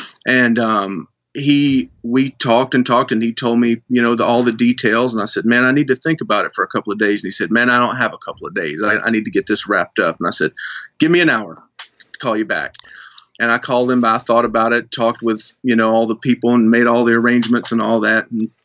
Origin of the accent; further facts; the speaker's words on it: United Kingdom; accent: British; And, you know, and please don't persecute me over my British accent.